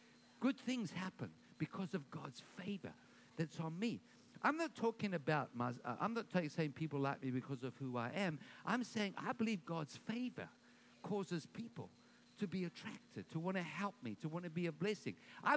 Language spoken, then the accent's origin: English; Bahamas; I'm from Bahamas. That's why I'm late.